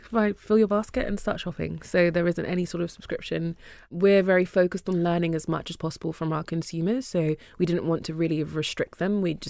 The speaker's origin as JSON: {"language": "English", "country": "Nigeria", "said": "And of course, African, I'm Nigerian, so it was very helpful to start with something that you know."}